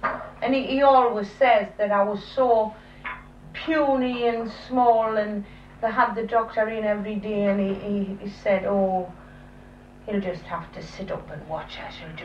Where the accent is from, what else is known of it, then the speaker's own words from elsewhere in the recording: Hartford Colliery, North East England, United Kingdom; born there; And they had 9 of a family, and I was born in Hartford Colliery.